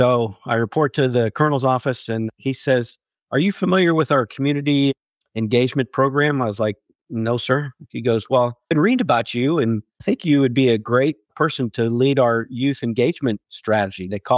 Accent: Zelienople, Pennsylvania, United States; I am Pennsylvania native. I say I'm from Pittsburgh only because the town that I grew up in, about 30 miles north, is so small, people don't know where it is.

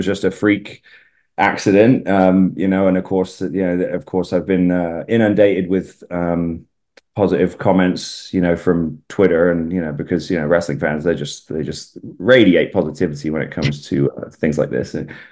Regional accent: England, United Kingdom; accent: English; now in United States; I've been accused of my English accent eroding, which is definitely true at certain times. But I think people need to remember that I've been in the States now for, gosh, 14 years, crazy.

